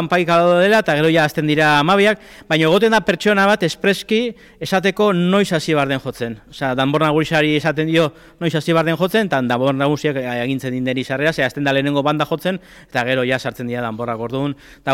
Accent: Irun, Basque Country, Spain; gu ez gira donostiarrak, irundarrak gara

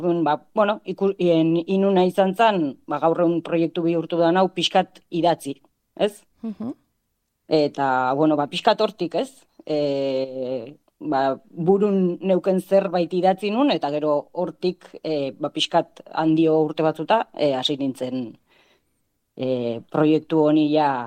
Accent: Lazkao, Basque Country, Spain; now in Ataun, Spain; Lazkaukoa naiz izatez, baino ataunen bizi naiz orain dela 12 urtetik, bi ume txiki dauzket eta orain dela 9 hilabetetik denda txiki baten jabe naiz. Bai, Lazkaon.

